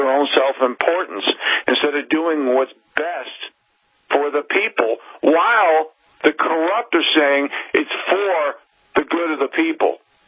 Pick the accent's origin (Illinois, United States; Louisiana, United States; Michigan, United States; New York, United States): New York, United States; I'm calling them out because I'm from New York.